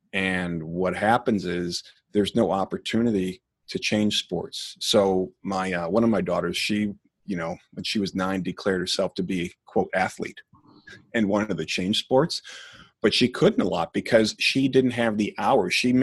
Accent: Chicago, Illinois, United States; Well, I grew up in Chicago. Originally, it was in the city.

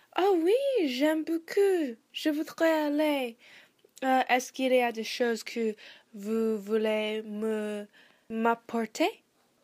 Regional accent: Pleasanton, California, United States; Oui, je suis nouvelle sur cette région. Je suis américaine et aux États-Unis, j'habite en Californie, au Pleasanton. Pleasanton est une très petite ville, mais très mignon.

